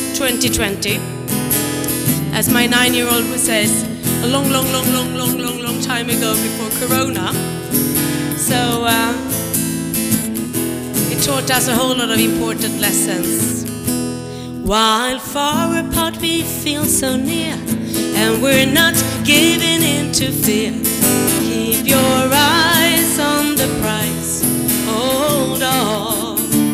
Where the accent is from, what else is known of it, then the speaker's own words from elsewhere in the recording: Sweden; English is a second language; now in United States; let me tell you something about my accent. I come from Sweden, and I live with an Englishman, and now live here in the United States. So I tend to cope whoever I talk to.